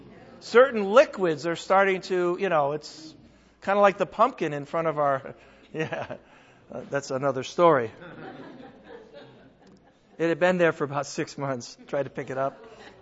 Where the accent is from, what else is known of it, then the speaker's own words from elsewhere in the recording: California, United States; It's because I'm from Southern California. You know, Southern California, as they say that down there.